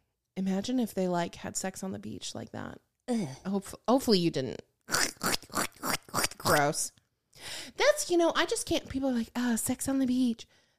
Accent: Michigan, United States; like I grew up in Michigan. Mm-hmm. We lived very close to Grand Haven, which is where the Coast Guard is.

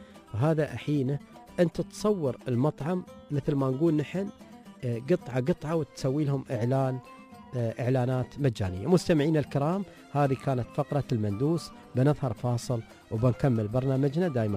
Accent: United Arab Emirates; هني عندنا في الإمارات

